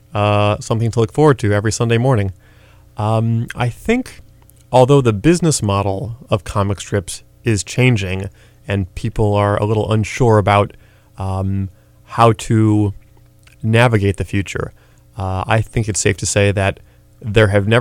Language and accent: English; East Coast, United States; now in St. Paul, United States; I live in St. Paul, Minnesota, but I'm originally from the East Coast.